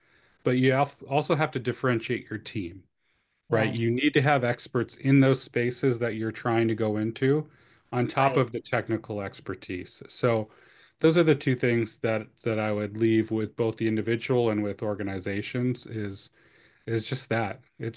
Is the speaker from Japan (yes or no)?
no; Canada; I'm from Canada originally. I speak some French. It's terrible now because I haven't practiced it